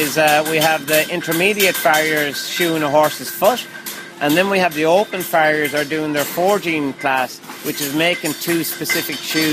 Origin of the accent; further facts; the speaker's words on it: Ireland; I'm from Ireland